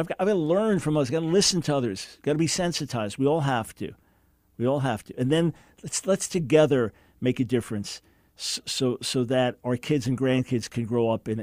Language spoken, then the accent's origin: English; United States; Then fourthly, as a white. And fifthly, as an American.